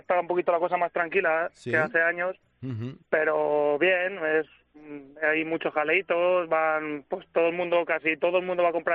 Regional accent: Toledo, Castilla-La Mancha, Spain; yo soy de Toledo y tengo dos pescaderías. Tengo una en Yepes, que es un pueblo de Toledo, y otra en Sonseca.

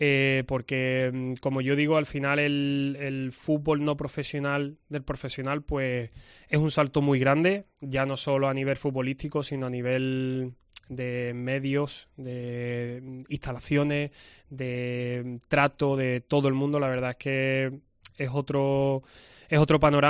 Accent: Huelva, Andalusia, Spain; siendo de aquí, que ya te digo que yo me considero súper choquero y en mi tierra y lo llevo por bandera.

